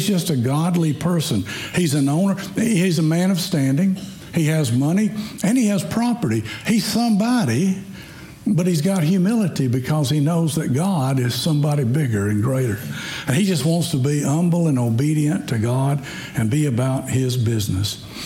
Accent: Tennessee, United States; See, I can say that because Laura and I grew up in Tennessee.

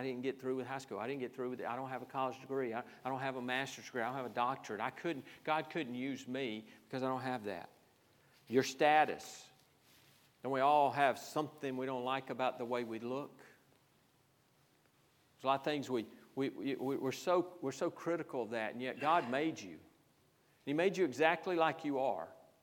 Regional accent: Isla, Georgia, United States; I mean, I'm from Isla, Georgia. It's still, I think they have a flashing light there now.

